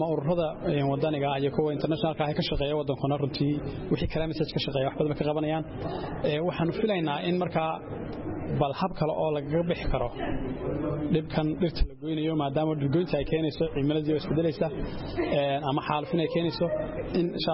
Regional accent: Somaliland, Somalia; waxaan ka socdaa Somaliland

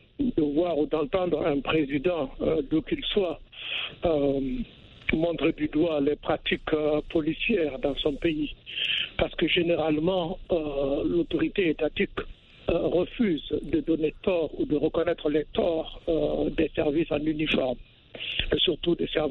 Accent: Kaya, Centre-Nord, Burkina Faso; Kaya qui, en parenthèse, se trouve être ma ville natale.

